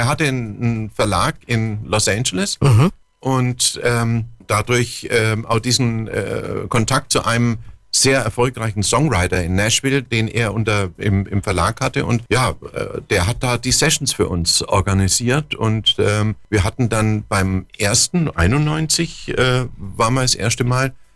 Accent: Nuremberg, Bavaria, Germany; Und ich bin Nürnberger.

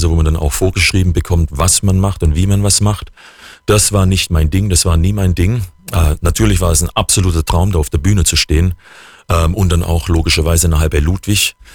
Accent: Kirchheim unter Teck, Baden-Württemberg, Germany; hatte in Kirchheim unter Teck, wo ich herkomme

